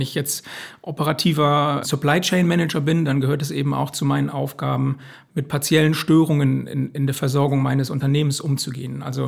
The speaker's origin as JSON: {"language": "German", "region": "Bremen", "country": "Germany", "tie": "born or raised there", "said": "Ich bin ja tatsächlich auch in Bremen aufgewachsen, habe dort viele Jahre meiner Kindheit und Jugend verbracht."}